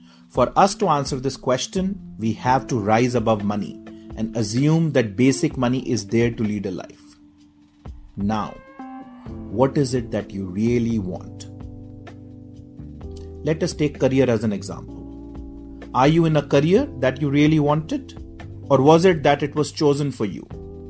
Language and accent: English; Faridabad, Haryana, India; I left Army, came back and joined a job in my hometown of Faridabad with a bakery startup selling bread for 5,000 rupees a month.